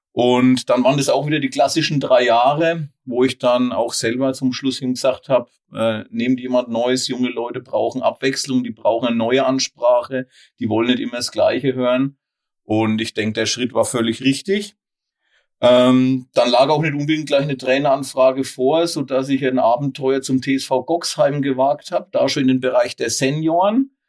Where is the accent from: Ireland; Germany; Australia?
Germany; Münnerstadt, Bavaria; Ich komme aus Münnerstadt und deswegen war es einfach naheliegend, dass ich meine Jugend